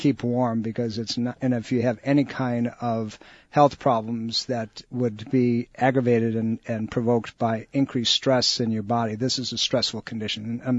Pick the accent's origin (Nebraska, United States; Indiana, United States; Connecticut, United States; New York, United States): New York, United States; moved away; This is stuff I grew up with in Western New York State. I left because of this.